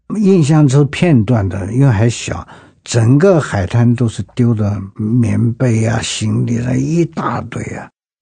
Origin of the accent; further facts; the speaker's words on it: Henan, China; born there; 但是我出生在河南。我父亲是军人嘛，调动。